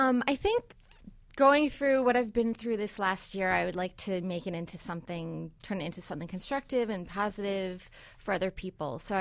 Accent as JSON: {"language": "English", "country": "United States", "said": "And I felt embarrassed as an American. I love my country"}